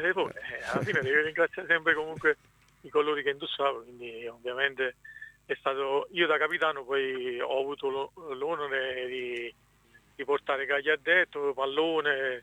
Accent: Nocera Inferiore, Campania, Italy; io sono nocerino, ma lo sanno i tifosi dell'Ancona che sono di Nocera Inferiore.

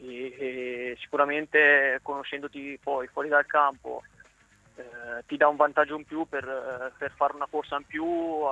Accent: Carrara, Tuscany, Italy; io tipo che sono di Carrara

